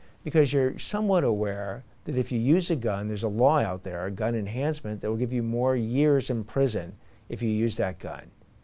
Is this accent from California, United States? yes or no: yes; Los Angeles, California, United States; we grew up in West LA and we take the bus to the beach.